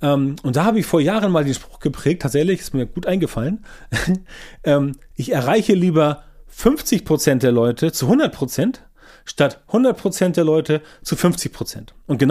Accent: Northern Germany, Germany; Ich bin kein Schwabe, komme aus dem hohen Norden

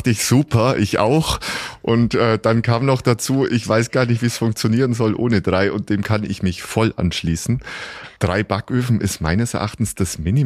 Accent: Bavaria, Germany; Ich komme ja aus dem Allgäu

